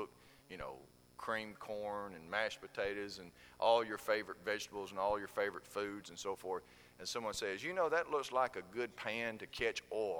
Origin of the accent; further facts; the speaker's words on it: Georgia, United States; Folks, I was born in Georgia. Graduated high school in Georgia.